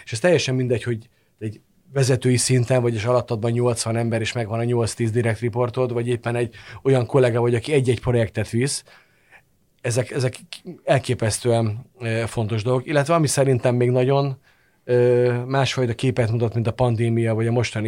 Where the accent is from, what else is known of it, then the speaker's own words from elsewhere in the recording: Hungary; magyarként hazai pályán vagyok